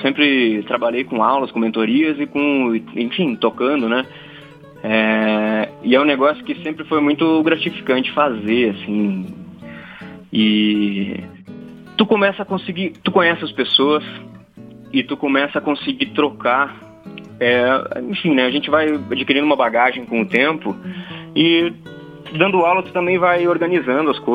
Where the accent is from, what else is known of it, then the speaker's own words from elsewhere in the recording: South Region, Brazil; essa coisa do sul, de onde eu sou